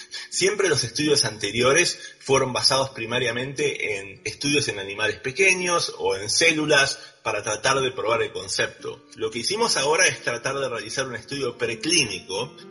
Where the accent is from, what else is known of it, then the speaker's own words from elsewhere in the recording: La Plata, Buenos Aires Province, Argentina; moved away as an adult; yo soy originalmente de La Plata, terminé mi facultad de medicina ahí y luego me fui a Buenos Aires a hacer mi residencia de medicina interna en CEMIC en Buenos Aires